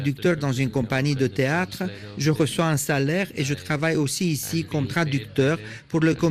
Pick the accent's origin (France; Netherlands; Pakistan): Pakistan; born there; French is a second language; ans à Dubaï, j'y ai appris l'arabe. En Iran, en 3 mois, j'ai appris le kurde, puis le turc en Turquie. Et comme je suis né au Pakistan, j'ai appris l'ourdou et l'hindi. Je parlais déjà le dari, le pashto et le farsi. Enfin, je parle aussi l'anglais